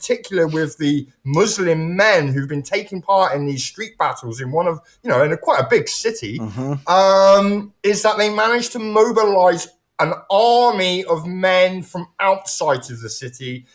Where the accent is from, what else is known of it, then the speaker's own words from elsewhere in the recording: England, United Kingdom; as an Englishman, as a white Englishman